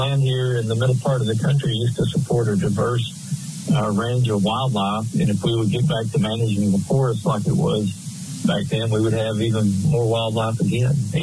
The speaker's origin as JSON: {"language": "English", "town": "Hot Springs", "region": "Arkansas", "country": "United States", "tie": "born or raised there", "said": "I'm getting ready to go in to meet with a group here in my hometown of Hot Springs, Arkansas."}